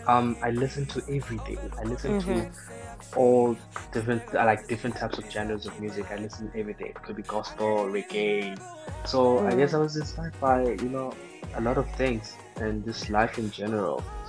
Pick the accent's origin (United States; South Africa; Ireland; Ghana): South Africa; Barberton, Mpumalanga; I'm 23 years old. Mm-hmm. I was born and raised in Barberton, Mpumalanga